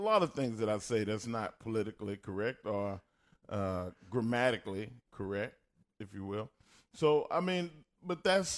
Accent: Texas, United States; accent: Texas country twang; I have a Texas country twang accent.

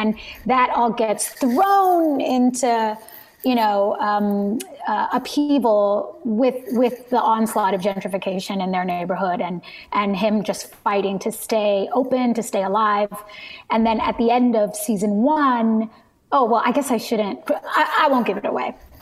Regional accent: Canoga Park, California, United States; also born or lived in East LA; I mean, I was born in East LA. It's a song about it. And I was raised in like, for the first kind of half of my childhood in Canoga Park, which actually was a very brown minority community.

